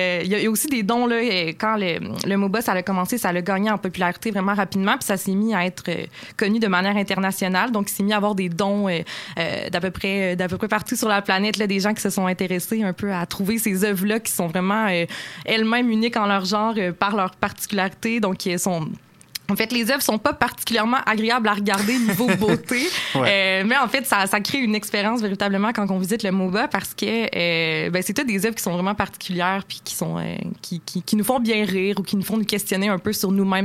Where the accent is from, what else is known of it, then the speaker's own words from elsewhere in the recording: Lac-Etchemin, Quebec, Canada; Non, je viens de Lac-Etchemin. Okay. C'est dans le coin de la Bellechasse.